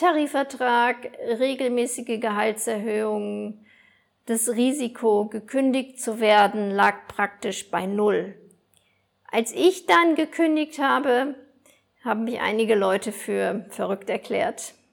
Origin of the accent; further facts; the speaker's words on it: Germany; moved away; Mein Heimatland ist mir fremd geworden. Ich lese weiter in deutsche Medien, online natürlich. Ich weiß, wie alles funktioniert, wenn ich zu Besuch bin. Aber es ist nicht mehr meine Heimat. Es gibt heute zu viele Dinge in Deutschland, die mir nicht gefallen.